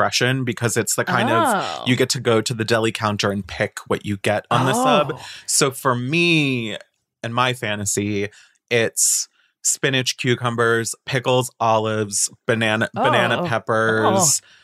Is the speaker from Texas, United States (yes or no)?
no; Boca Raton, Florida, United States; I'm from Boca Raton, which, you know, we referred to when I was a kid as God's waiting room because it is where old people go to die.